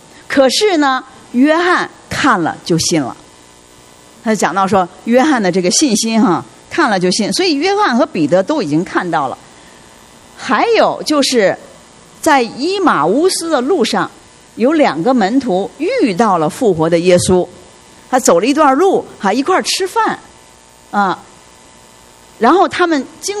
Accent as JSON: {"language": "Chinese", "country": "China", "said": "我们中国人讲什么事不过三嘛哈"}